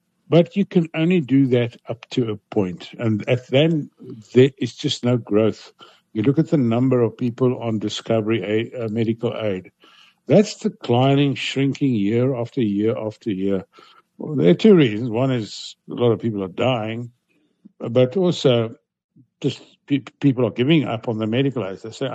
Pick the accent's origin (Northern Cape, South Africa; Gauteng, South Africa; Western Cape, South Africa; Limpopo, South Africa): Gauteng, South Africa; Johannesburg; You must remember, I grew up in Hillbrow, 70s, 80s, and 90s.